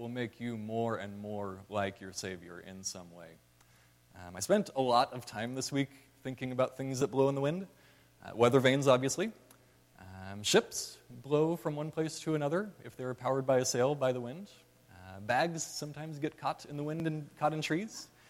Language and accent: English; Arizona, United States; I'm from Arizona, so we don't really encounter them very much.